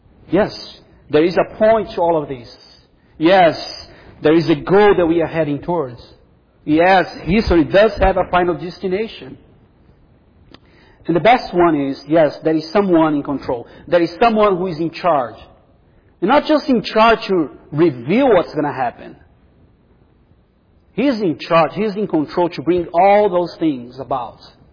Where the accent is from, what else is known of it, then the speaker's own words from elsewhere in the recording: Brazil; English is a second language; like in Brazil. I'm from Brazil.